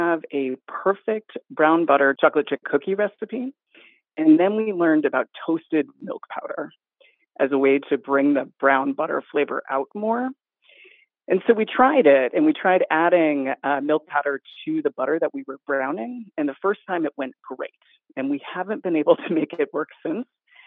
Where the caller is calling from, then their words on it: Philadelphia, Pennsylvania, United States; I am calling from Philadelphia.